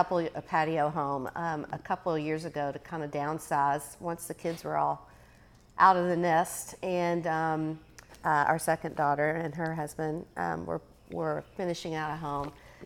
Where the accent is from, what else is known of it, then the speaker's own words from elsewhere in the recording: Kentucky, United States; Yeah, I grew up in Western Kentucky, so it's a smaller town, or was a smaller town.